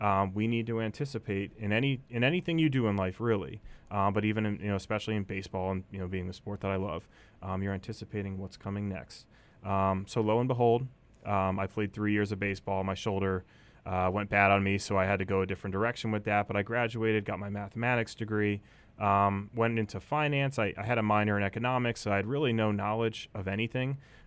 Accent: Nazareth, Pennsylvania, United States; So I'm a Lehigh Valley native. I grew up in Nazareth

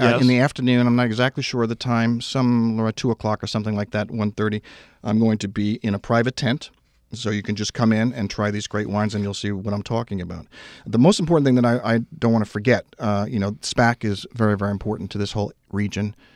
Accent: New York, United States; I'm from New York. I'm local.

